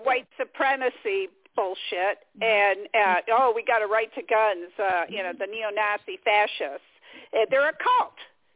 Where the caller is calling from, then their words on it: Michigan, United States; Michigan.